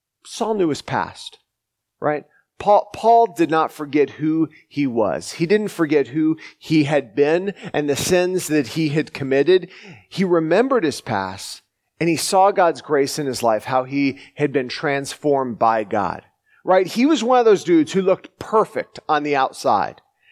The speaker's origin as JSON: {"language": "English", "region": "the South", "country": "United States", "tie": "born or raised there", "said": "I grew up in the South, but so if you hear a y'all, forgive me."}